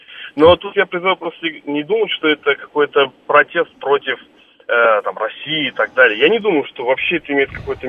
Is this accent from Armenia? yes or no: yes; Armenia; Я сам армянин.